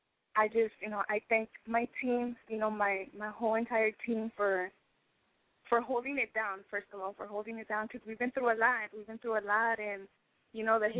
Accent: Las Vegas, Nevada, United States; now in Houston, United States; You know, I stay posted up here in Houston. And, you know, my hometown is Vegas, you know, Las Vegas is 702.

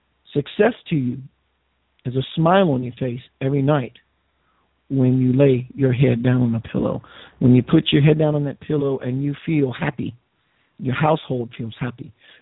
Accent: Memphis, Tennessee, United States; I'm from Memphis, Tennessee.

